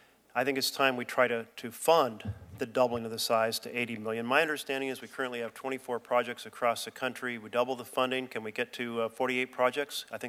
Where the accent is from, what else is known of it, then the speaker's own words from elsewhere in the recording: Oregon, United States; I come from Douglas County. It's one of the most timber-intensive counties in the entire United States.